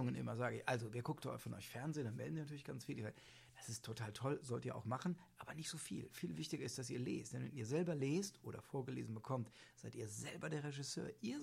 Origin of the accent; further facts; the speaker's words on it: Rhineland-Palatinate, Germany; born there; Ich bin in der Pfalz geboren. Mein Vater ist Pfälzer und meine gesamte Familie, also der Große, lebt noch in der Pfalz.